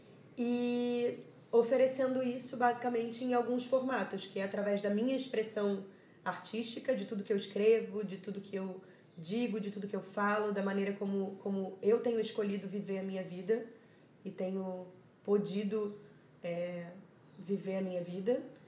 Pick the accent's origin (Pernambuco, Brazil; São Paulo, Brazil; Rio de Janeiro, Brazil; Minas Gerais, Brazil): Rio de Janeiro, Brazil; eu venho da Zona Oeste do Rio de Janeiro, de Santa Cruz.